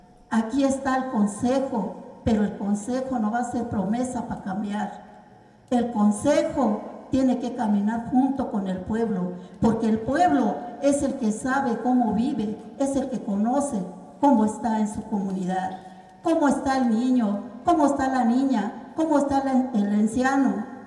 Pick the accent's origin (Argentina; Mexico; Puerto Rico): Mexico; todos aquellos hermanos y hermanas que somos mexicanos